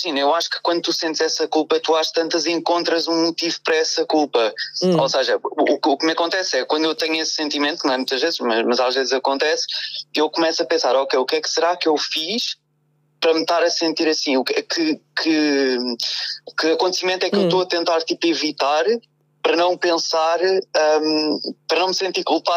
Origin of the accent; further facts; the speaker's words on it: Lisbon, Portugal; Ainda por cima, porque sou de Lisboa